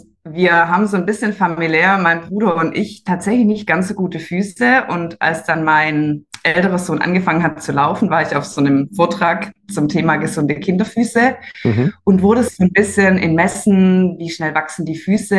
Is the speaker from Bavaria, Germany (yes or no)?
no; Besigheim, Baden-Württemberg, Germany; Wir kommen aus Besigheim, oder ich. Bin hier in Besigheim aufgewachsen und habe zwei Kinder.